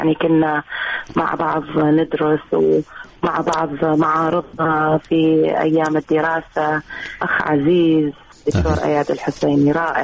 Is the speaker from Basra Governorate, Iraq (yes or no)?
no; Mosul, Nineveh, Iraq; أنا نعم عراقية و موصلية